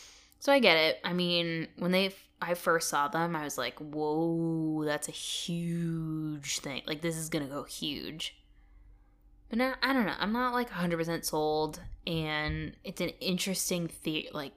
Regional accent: Massachusetts, United States; So I'm from Massachusetts and I'm used to like roads just being completely fucked with potholes.

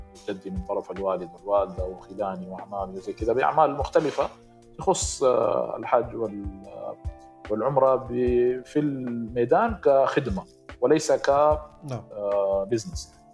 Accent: Mecca, Makkah Province, Saudi Arabia; الحقيقة أنا من مواليد يعني مكة المكرمة، وطبيعة المنطقة يعني فينا بشكل زي ما نقول مجتمعي موجود في الشباب والبنات اللي في مكة

